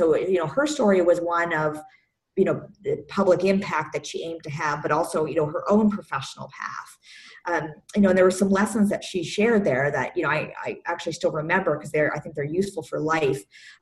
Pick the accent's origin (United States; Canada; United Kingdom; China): Canada; Ontario; I grew up in Ontario and I was living in Toronto at the time.